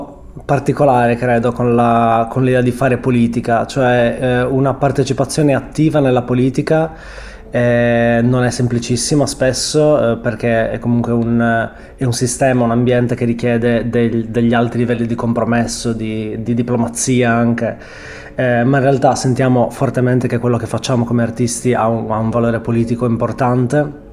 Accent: Sassari, Sardinia, Italy; io sono di Sassari

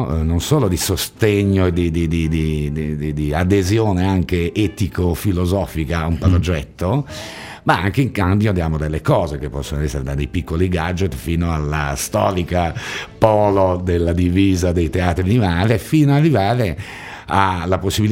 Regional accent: Genoa, Liguria, Italy; unisce Genova, la mia città natale, Cagliari, Tunisi

